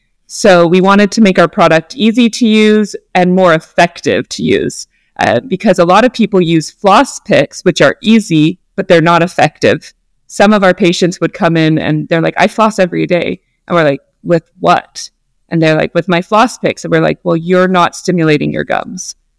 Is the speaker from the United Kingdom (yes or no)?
no; Spokane, Washington, United States; And we're from Spokane, Washington. So we really care about the earth.